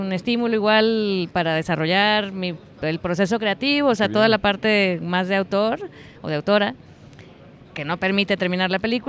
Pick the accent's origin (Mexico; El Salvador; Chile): Mexico; Chiapas; en Chiapas, donde yo soy, que en realidad ahí es mi tierra natal.